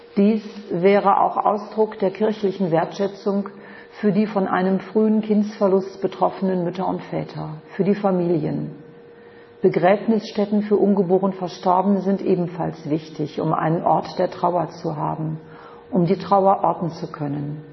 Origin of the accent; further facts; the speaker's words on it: Münster, North Rhine-Westphalia, Germany; ich komme aus Münster, das sind ungefähr 300.000 Einwohner.